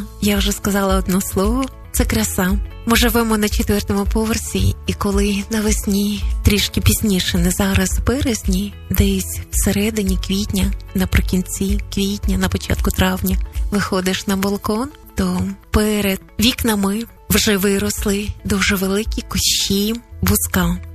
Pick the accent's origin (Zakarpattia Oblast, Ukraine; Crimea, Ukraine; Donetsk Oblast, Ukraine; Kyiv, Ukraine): Zakarpattia Oblast, Ukraine; Uzhhorod; now in Italy; Я сам з Ужгорода, і це спогади з дитинства, хоча зараз знаходжусь за кордоном в Італії.